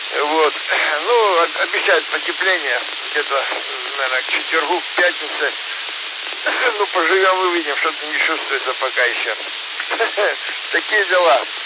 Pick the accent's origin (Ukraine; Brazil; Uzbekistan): Ukraine; Shakhtarsk, Donetsk Oblast; Я твой земляк из Шахтерска. … из Шахтерска